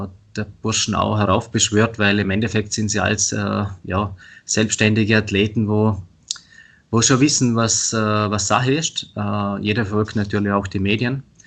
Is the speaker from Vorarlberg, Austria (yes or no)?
yes; Vorarlberg, Austria; Ja, also bei uns in Vorarlberg ist es zum Beispiel ganz anders wie in Tirol.